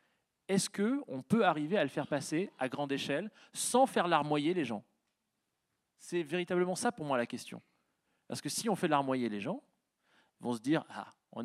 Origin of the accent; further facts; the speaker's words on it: France; En tant que Français, on peut s'enorgueillir, industriellement parlant